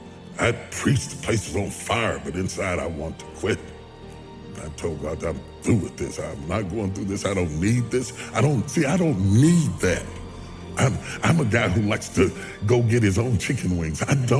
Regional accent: West Virginia, United States; I'm a country boy. I'm from West Virginia. I don't know nothing about this big time stuff.

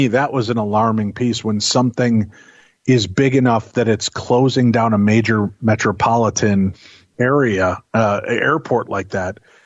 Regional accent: Medinah, Illinois, United States; Now, I grew up in the Chicagoland area, 22 miles west in a town called Medina.

